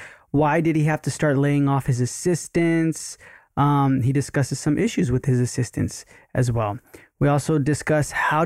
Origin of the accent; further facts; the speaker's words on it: Rosenberg, Texas, United States; also born or lived in Sugar Land; now in Los Angeles, United States; I'm from Rosenberg, Richmond. Then we moved to Sugar Land. So that's why I was like, oh, okay. Houston.